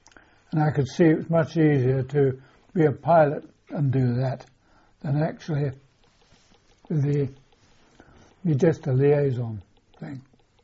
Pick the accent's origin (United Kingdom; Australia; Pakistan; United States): United Kingdom; as being British